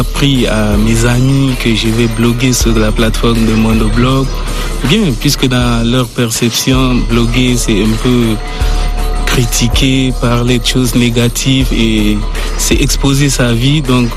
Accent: Chad; puisque je suis tchadien, je vis dans des conditions aussi que je connais

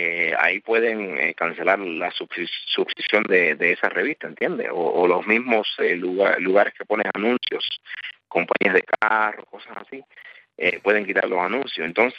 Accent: Cuba; now in United States; yo vengo a veces yo vengo de otra cultura, yo vengo de Cuba

